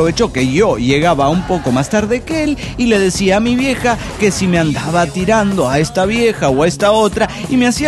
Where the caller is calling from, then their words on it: Puno, Peru; de Puno, Perú.